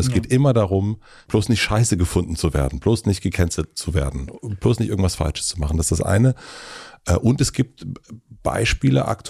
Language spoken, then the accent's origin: German; Brandenburg, Germany; Ich bin in Brandenburg aufgewachsen, da habe ich jeden Tag mit ganz vielen wirklich Neonazis diskutieren müssen.